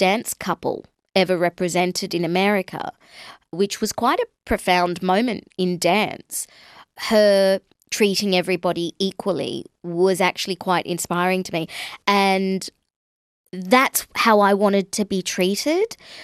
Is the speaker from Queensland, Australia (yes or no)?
no; Sydney, New South Wales, Australia; growing up in Sydney in the early 80s.